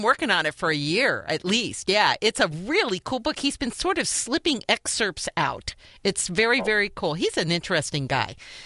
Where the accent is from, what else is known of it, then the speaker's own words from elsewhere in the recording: East Coast, United States; I'm not a Californian. I'm an East Coast girl, and that's just the way it goes.